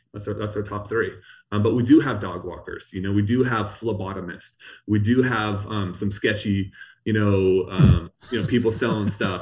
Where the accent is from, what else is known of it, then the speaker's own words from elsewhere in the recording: California, United States; I grew up you know, my dad was in tech, and so I kind of grew up around in tech in the Bay Area.